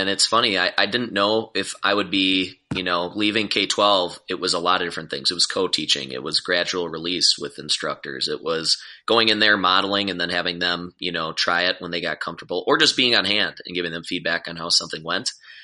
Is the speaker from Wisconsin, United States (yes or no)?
yes; Wisconsin, United States; accent: Wisconsin; And I should say I'm from Wisconsin too, if you can't tell by my nasally accent.